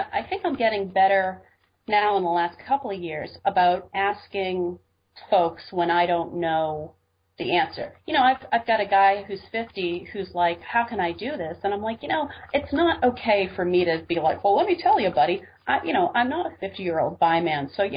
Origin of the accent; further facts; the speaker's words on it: Truth or Consequences, New Mexico, United States; So I don't know where I was born, but that's where I was found. I grew up in Truth or Consequences, New Mexico. I grew up with my parents and my grandmother, who I loved very much.